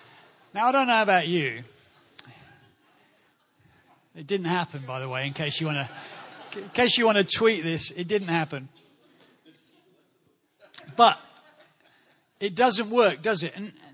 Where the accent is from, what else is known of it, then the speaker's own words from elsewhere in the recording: United Kingdom; That's how we, as British people, express our worship. We're nervous of excitement. I am. We're nervous of embrace or touch. I mean, I am a typical Brit.